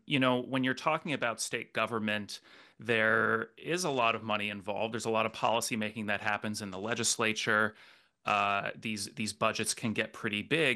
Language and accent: English; Rhode Island, United States; I'm originally from Rhode Island, and we have our own set of scandalous politicians from when I was growing up